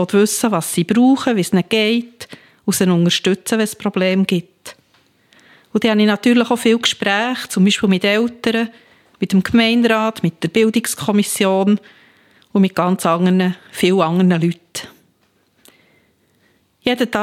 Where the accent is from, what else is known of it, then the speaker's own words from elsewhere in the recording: Biel, Bern, Switzerland; Ich bin in Biel geboren und aufgewachsen, wohne seit 32 Jahren in Möhringen